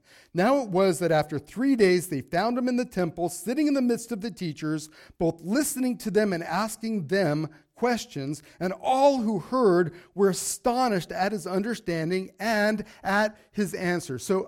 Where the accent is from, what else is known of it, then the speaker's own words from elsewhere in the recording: United States; they're looking for gringos like me, right? They're looking to, kidnap people, and then, we're American, so every one of us are rich, right?